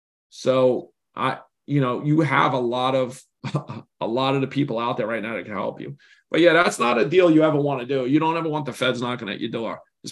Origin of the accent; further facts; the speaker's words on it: New York, United States; now in Delaware, United States; I was in Delaware from New York.